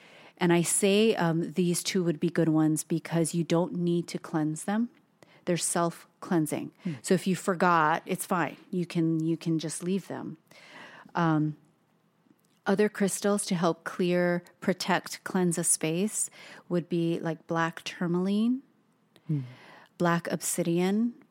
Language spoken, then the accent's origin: English; Hawaii, United States; So salt, so Toast and I, we take this from a little bit from our culture of growing up and being born and raised in Hawaii.